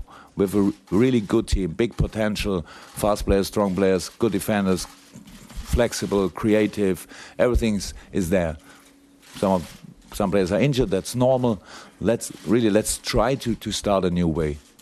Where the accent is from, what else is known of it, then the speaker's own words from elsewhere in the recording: Dortmund, North Rhine-Westphalia, Germany; Maybe, okay, I come from Dortmund, so I have to hear.